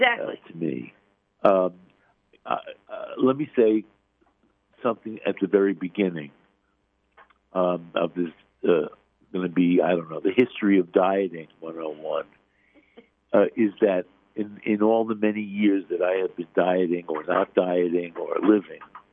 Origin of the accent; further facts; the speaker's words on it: Brooklyn, New York, United States; from a Brooklyn-based, I grew up in Brooklyn, a Brooklyn-based diet doctor named Stillman